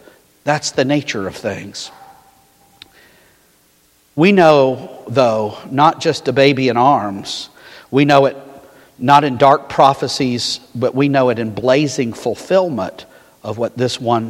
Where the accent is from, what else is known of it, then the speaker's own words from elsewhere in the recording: Maine, United States; Literally, I'm a Mainer. I'm from Maine.